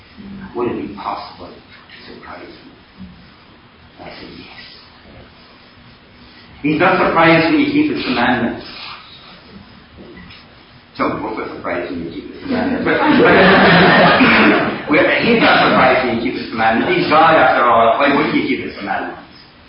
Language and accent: English; Ireland; I'm from Ireland